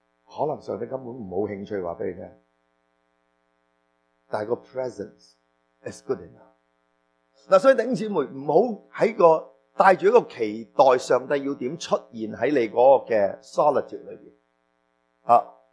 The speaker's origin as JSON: {"language": "Cantonese", "country": "China", "said": "我哋中国人有我哋一套嘅宗教包袱"}